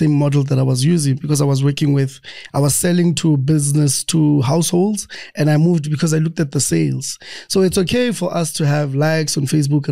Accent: Bloemfontein, Free State, South Africa; as you said. I'm from Free State, Bloemfontein. I studied at the University of the Free State.

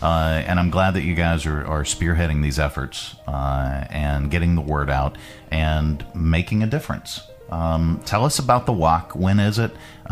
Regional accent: Northeast, United States; moved away as an adult; I came from the Northeast, and when I got here, I was like, wait a minute, you just do that?

